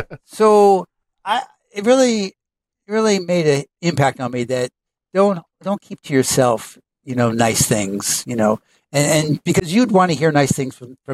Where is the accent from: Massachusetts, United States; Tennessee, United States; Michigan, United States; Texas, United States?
Massachusetts, United States; also born or lived in Utica; I was born in Utica, New York, but I would say I grew up, most of my life I've been in Massachusetts.